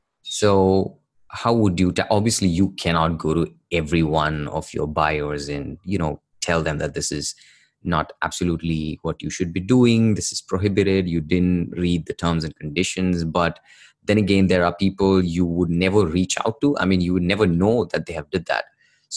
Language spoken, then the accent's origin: English; India; Because I am from India and I know the market here.